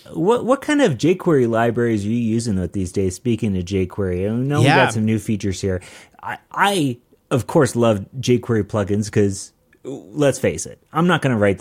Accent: Michigan, United States; I'm a developer from Michigan.

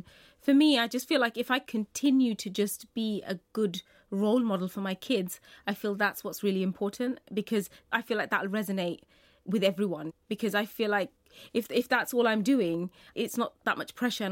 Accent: United Kingdom; But I love being British and I love living here. And this is my home and it always will be, regardless of all the other things that define me.

